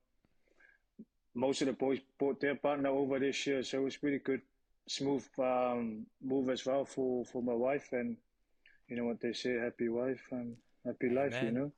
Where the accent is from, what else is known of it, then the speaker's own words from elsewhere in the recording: Samoa; I'm from Samoa, bro.